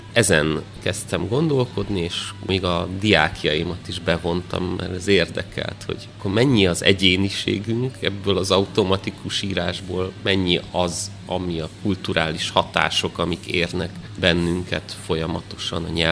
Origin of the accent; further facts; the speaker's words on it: Odorheiu Secuiesc, Harghita, Romania; Kisvárosban nőttem fel, Székelyudvarhelyen, ahol nagyon közel volt a mezőerdő.